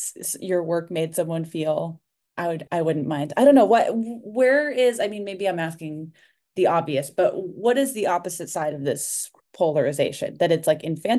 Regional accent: Massachusetts, United States; we're from Massachusetts, so obviously … are a part of our. I feel like living in Boston

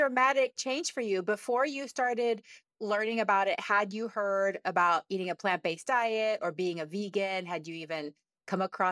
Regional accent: Texas, United States; Y'all, I grew up in Texas, so I admire anybody who can go vegan in Texas with all of the Texas food surrounding them.

